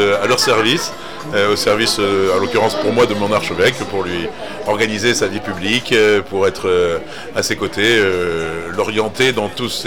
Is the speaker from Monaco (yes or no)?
yes; Monaco; born there; Voilà, et donc, moi, je suis né à Monaco.